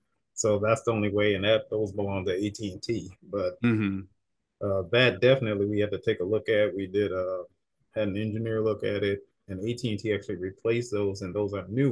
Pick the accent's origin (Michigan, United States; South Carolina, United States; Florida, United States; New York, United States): Michigan, United States; Detroit; I'm originally from Detroit and have done projects across the country.